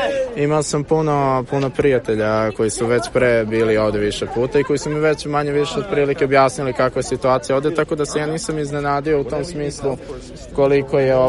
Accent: Belgrade, City of Belgrade, Serbia; dolazim iz Beograda, imam 19 godina, studiram Fakultet političkih nauka

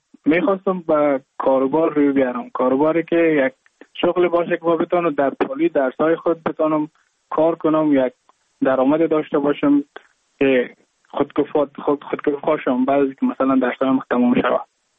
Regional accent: Mazar-i-Sharif, Balkh, Afghanistan; moved away as an adult; now in Goa, India; از مزار شریف هستم، از قریه شیرآباد که از قریه دورافتاده مزار شریف بخش میباشم، که ما در سال 2019 ماه جون به هندوستان آمدم

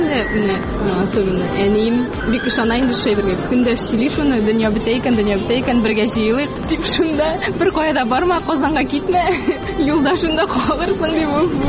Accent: Aznakayevo, Tatarstan, Russia; also born or lived in Almetyevsk; Мин үзем Ознакай шәһәрендә тудым.

